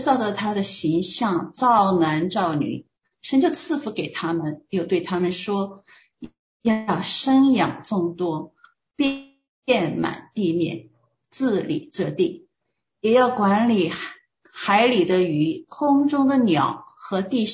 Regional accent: China

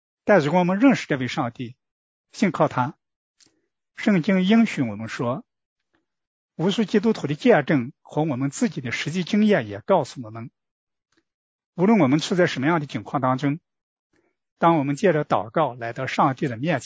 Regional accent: China; 我们中国人有一句歇后语这样说

